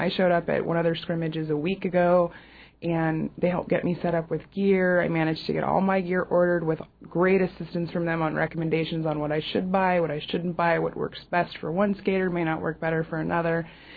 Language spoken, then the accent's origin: English; Alaska, United States; even though I'm sort of from Southeast